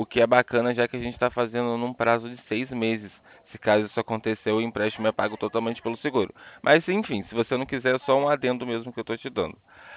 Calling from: Rio de Janeiro, Brazil; Eu falo aqui do centro do Rio de Janeiro.

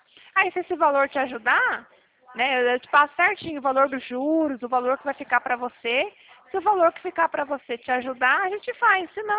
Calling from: Cornélio Procópio, Paraná, Brazil; Eu falo da cidade de Cornélio Procópio, no norte do Paraná

